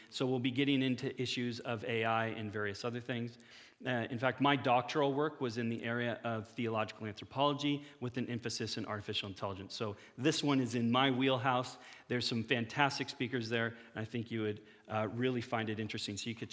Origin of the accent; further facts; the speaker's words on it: Canada; Well, we are Canadian, so it does seem to kind of fit that ethos.